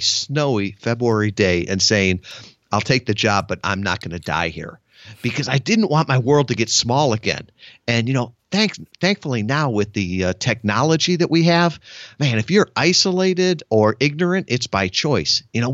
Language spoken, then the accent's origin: English; Midwest, United States; I grew up in the Midwest and then had the opportunity to go to the U.S. Naval Academy, see the entire world.